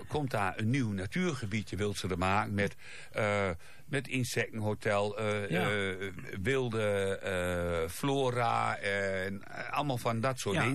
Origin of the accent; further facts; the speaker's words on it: Apeldoorn, Gelderland, Netherlands; Ik zeg, ik kom uit Apeldoorn.